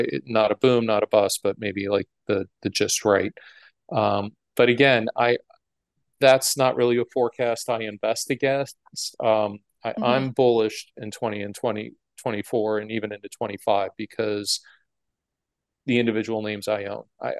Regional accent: Detroit, Michigan, United States; and this is my background growing up in Detroit in an auto family

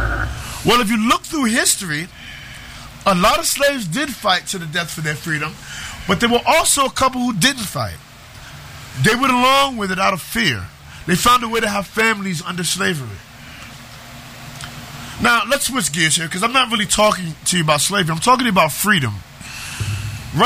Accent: United States; Now, as an American, I've grown accustomed to these kind of freedoms. I love these freedoms. Being free is part of my culture and my upbringing. I feel like freedom is in our blood as Americans.

